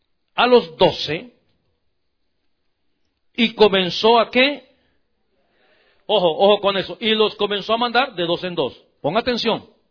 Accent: El Salvador; allá en mi país, en El Salvador

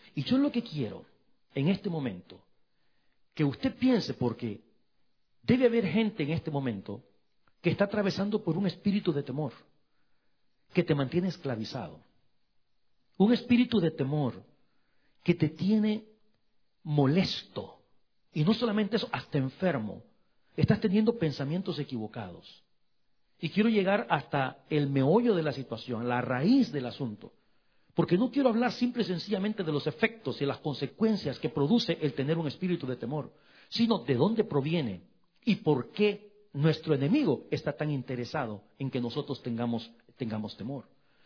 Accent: El Salvador; moved away as an adult; now in Canada; fue cuando veníamos precisamente para Canadá hace 32 años. Nosotros vendimos todo lo que teníamos allá en mi país, en mi rancho en El Salvador.

